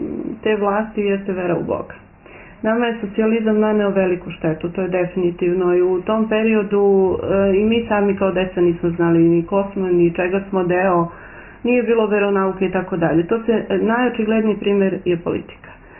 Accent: Kosovo; ja završavala srednju školu, kada su krenule te demonstracije i kada su tražili Kosovo Republiku, mi smo svi Srbi sa čuđenjem na prozorima, svojim zatvorenim prozorima, gledali komšije Albance

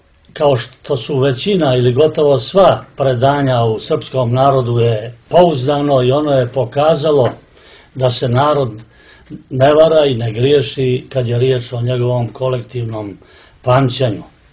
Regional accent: Podgorica, Montenegro; ja kao dijete u Podgorici se sjećam priča o tome, pa i od pokojne majke koja je ovdje rođena

